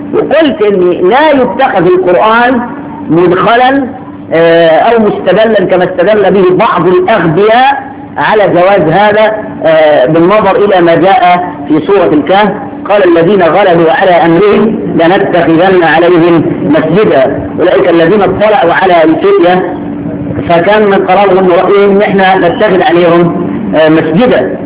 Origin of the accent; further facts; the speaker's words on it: Shubra, Cairo Governorate, Egypt; وعندنا في شبرا كنا زمان